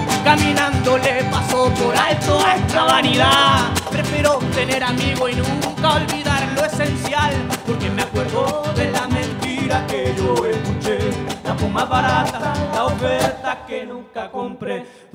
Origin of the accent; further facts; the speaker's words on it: Valparaíso, Chile; Nosotros en su mayoría somos del Cerro Barón, y nuestro rito cotidiano es subir y bajar el cerro, y eso nos hace auténticos habitantes de Valparaíso.